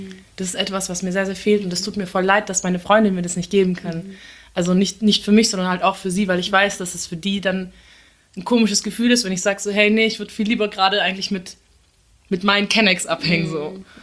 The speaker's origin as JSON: {"language": "German", "country": "Turkey", "lives_now": "Germany", "said": "Also ich als Türkin in Deutschland"}